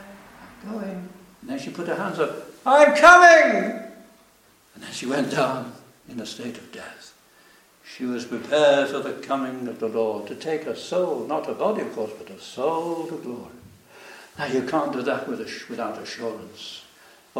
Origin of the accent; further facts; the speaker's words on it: Manchester, North West England, United Kingdom; Now, I was brought up in Manchester, in England